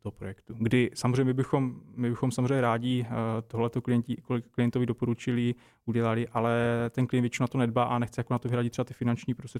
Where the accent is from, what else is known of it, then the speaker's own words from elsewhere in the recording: Zlín Region, Czechia; já v podstatě nejsem třeba původem z Prahy, jsem vlastně z Valašska